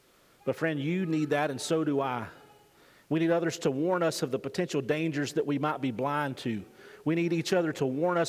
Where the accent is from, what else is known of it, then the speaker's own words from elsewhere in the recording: Alabama, United States; I'm from Alabama. We don't do grammar there.